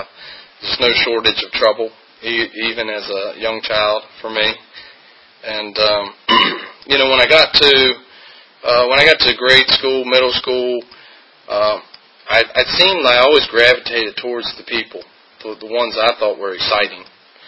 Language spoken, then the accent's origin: English; Culpeper, United States; I grew up in Culpeper. I'm local, and grew up here in Culpeper.